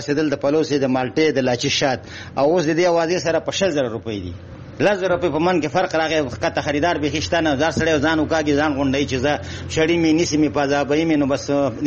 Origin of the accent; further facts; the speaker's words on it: Jalalabad, Nangarhar, Afghanistan; زه د جلال آباد یم